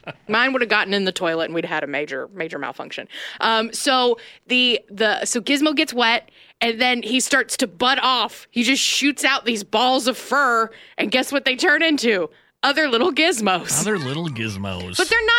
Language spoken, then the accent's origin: English; Florida, United States; When I was growing up in Florida, what you may not know is where we were at, we used to go out into the Everglades a lot.